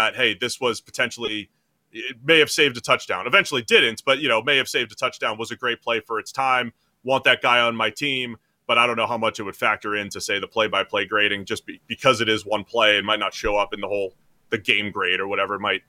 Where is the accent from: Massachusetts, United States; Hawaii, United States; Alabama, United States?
Massachusetts, United States; Boston; They're probably not going to win it, but, you know, I grew up in Boston, so I'll be rooting for them tonight.